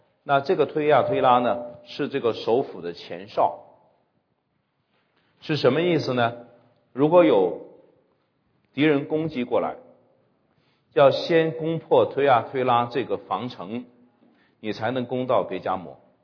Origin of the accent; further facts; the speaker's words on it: Jiamusi, Heilongjiang, China; 我们过去我们老家在这个佳木斯哈